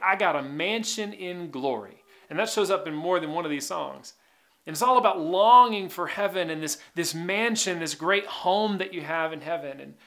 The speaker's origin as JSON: {"language": "English", "region": "Kentucky", "country": "United States", "tie": "born or raised there", "also_born_or_lived": "Tennessee", "said": "Now, when I was growing up in Southern Kentucky, Northern Tennessee, we loved bluegrass and Southern gospel"}